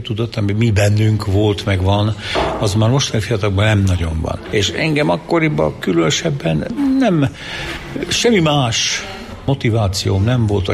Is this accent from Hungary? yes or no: no; Rožňava, Košice Region, Slovakia; also born or lived in Fiľakovo; Én ott születtem, aztán elkerültünk Rozsnyóra, mert ugye anyuék ott kaptak állást, pedagógusok voltak, és aztán ugye középiskolában én idejöttem Kassára, Magyar Ipariba.